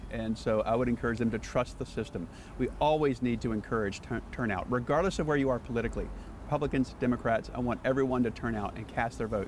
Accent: Winston-Salem, North Carolina, United States; I'm from Winston-Salem

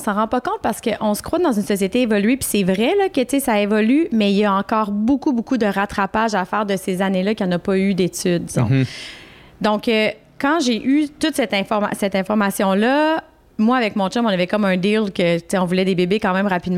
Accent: Quebec City, Quebec, Canada; je venais de Québec, j'avais étudié à Québec, j'avais quand même un réseau aussi.

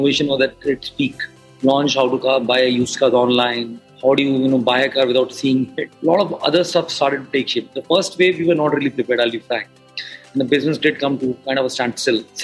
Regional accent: Jaipur, Rajasthan, India; I'm from Jaipur, a small town

